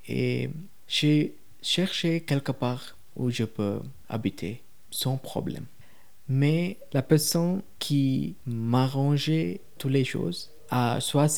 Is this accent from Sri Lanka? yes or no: yes; Sri Lanka; French is a second language; now in Le Landeron, Switzerland; je viens de Sri Lanka. Je travaille dans un restaurant, oui, au Landeron, en Neuchâtel